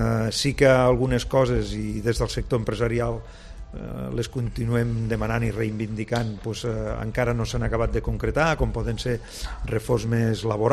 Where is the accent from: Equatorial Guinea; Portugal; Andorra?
Andorra; sóc andorrà